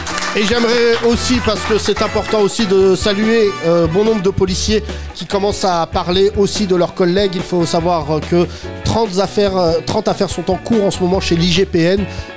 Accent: Tunisia; Nous sommes des Tunisiens. Nous sommes des Tunisiens, c'est pas des extraterrestres.

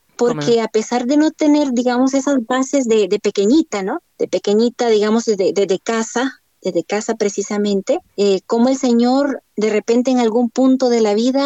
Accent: San Salvador, El Salvador; yo soy capitalina, yo soy de San Salvador, ahí nací.

